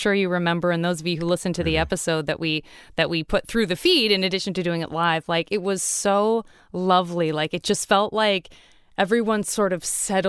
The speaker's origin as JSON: {"language": "English", "region": "Arizona", "country": "United States", "said": "You know, I'm from Arizona, and there's such a little sisterhood between those two states."}